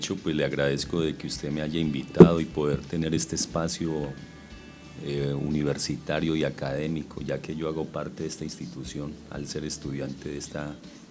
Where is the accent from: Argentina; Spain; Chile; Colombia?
Colombia; si nosotros como colombianos queremos aportar a la paz